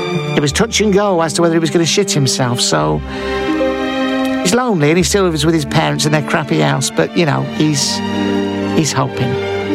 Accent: Seattle, Washington, United States; I'm an American fella from Seattle.

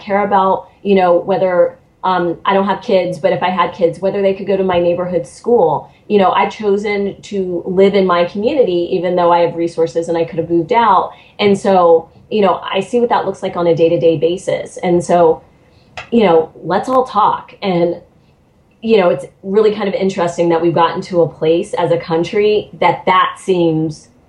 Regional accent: United States; born there; I was born in America, and I was born in America during this time, because I literally am kind of the first generation to be born outside of Jim Crow

